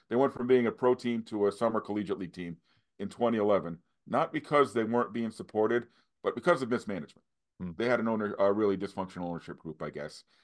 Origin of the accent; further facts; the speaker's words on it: Massachusetts, United States; you know, I'm from Massachusetts.